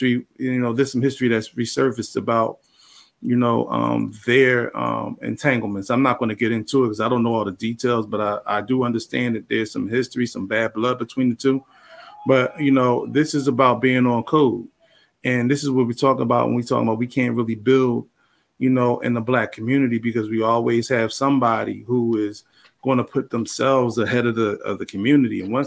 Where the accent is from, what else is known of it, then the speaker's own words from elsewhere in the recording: Philadelphia, Pennsylvania, United States; And I'm from Philly. I met Mark on several occasions.